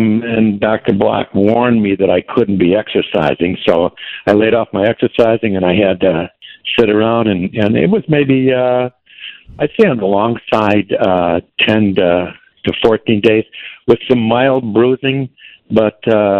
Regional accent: Ireland; I'm Irish, so whatever it takes.

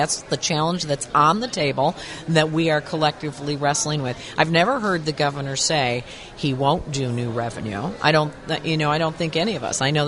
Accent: Chicago, Illinois, United States; I'm a West Side Chicago girl.

